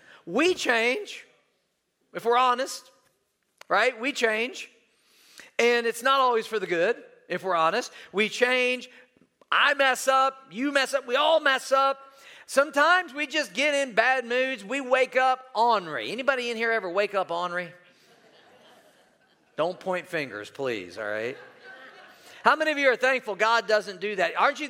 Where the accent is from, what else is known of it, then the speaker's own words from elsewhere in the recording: Midwest, United States; People in the Midwest, let me tell you, I'm from the Midwest. They got opinions.